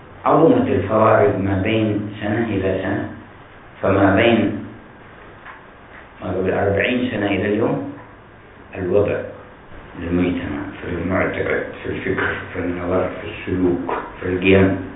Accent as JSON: {"language": "Arabic", "region": "Hadhramaut", "country": "Yemen", "said": "فمن أواخر الأعمار اللي وصلها مثل بلدنا حضرموت"}